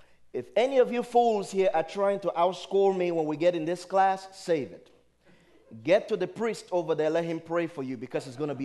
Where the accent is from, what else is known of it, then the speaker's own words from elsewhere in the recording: Liberia; English is a second language; now in United States; I come from Africa, Liberia. We grew up speaking dialects. And then later on, you learn English. And then here in America, I learned and studied Greek, Hebrew, and a little bit of Aramaic.